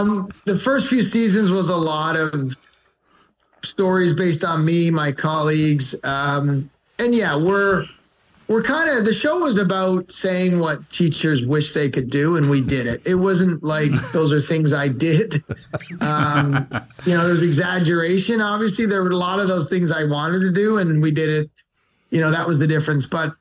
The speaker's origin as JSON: {"language": "English", "town": "Willowdale", "region": "Ontario", "country": "Canada", "tie": "born or raised there", "also_born_or_lived": "Scarborough, Canada", "said": "My brother and sister were already born from Glasgow, and I was born in Scarborough, and we lived there for 2 years, and then we moved to Willowdale, which is not far."}